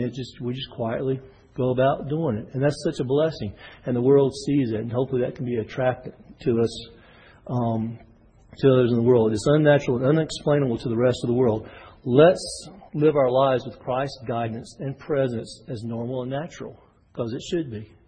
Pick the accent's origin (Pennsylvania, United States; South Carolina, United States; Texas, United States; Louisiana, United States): Texas, United States; Houston; when I was growing up in Houston, Texas, I was on a football team